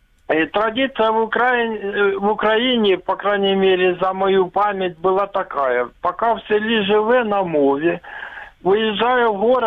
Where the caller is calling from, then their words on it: Luhansk Oblast, Ukraine; Луганская область.